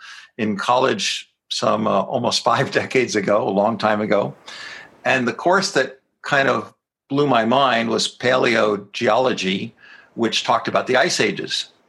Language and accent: English; United States; I'm an American. I live in Florida at the moment, but I've been to the UK many times.